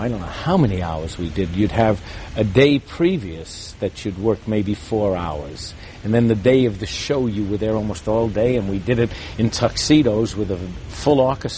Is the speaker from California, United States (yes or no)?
no; Brooklyn, New York, United States; moved away as an adult; Born and raised in Brooklyn, New York, near Ebbets Field. My wife says I moved out here when the Dodgers came, but that's not true.